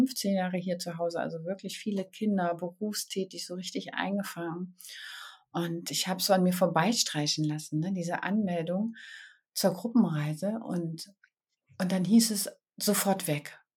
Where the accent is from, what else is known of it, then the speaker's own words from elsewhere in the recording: East Germany, Germany; also born or lived in Munich; now in Bonn, Germany; Ich bin im Osten Deutschlands groß geworden, geboren, habe lange in München gelebt und bin jetzt schon seit über 21 Jahren hier in der Nähe von Bonn